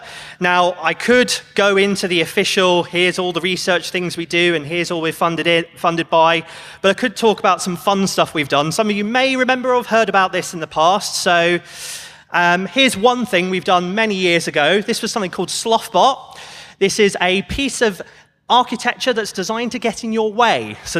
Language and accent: English; Plymouth, South West England, United Kingdom; I'm from Plymouth